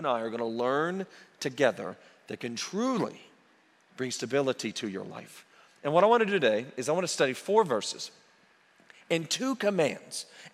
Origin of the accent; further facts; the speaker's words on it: Purcell, Oklahoma, United States; place called Purcell, Oklahoma, for a good majority of my early life, the heart of Oklahoma, and I grew up there in Timberlake Estates